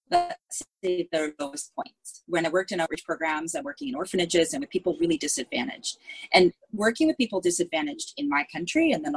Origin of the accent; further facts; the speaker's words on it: Canada; now in Singapore; Well, at this very moment, I'm in Singapore. I'm a Canadian that's living in Singapore. I've been here about 13 years